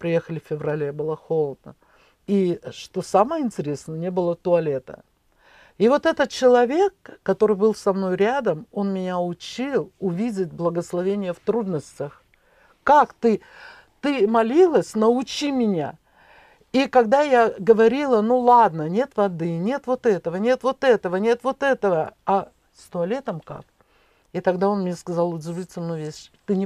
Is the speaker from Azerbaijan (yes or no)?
no; Dushanbe, Tajikistan; мне пришлось оставить труд, который я совершала там, в Душанбе, в моем родном городе.